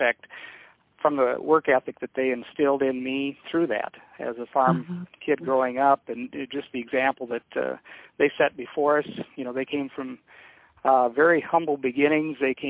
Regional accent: Minnesota, United States; also born or lived in Omaha, United States; And we moved to Minnesota shortly thereafter. And I grew up in a farm family. I've got six brothers.

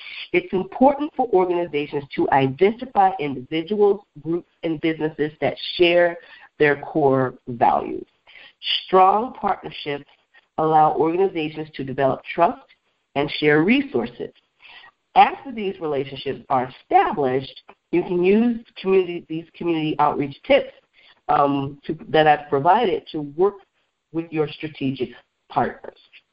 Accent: Beloit, Wisconsin, United States; there's a Culver's restaurant in my hometown of Beloit, Wisconsin

